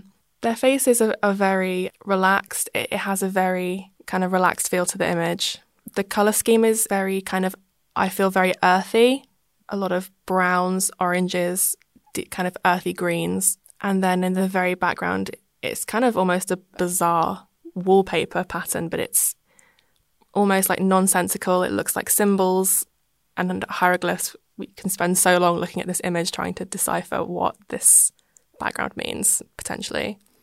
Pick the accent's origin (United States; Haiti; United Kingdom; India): United Kingdom; Eastbourne, South East England; I am from Eastbourne. I grew up here